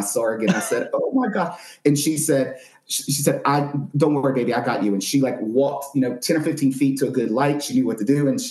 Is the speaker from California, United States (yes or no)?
no; New Orleans, Louisiana, United States; But also, I'm from New Orleans where we have Mardi Gras and we are experienced at grabbing and catching and snatching beads.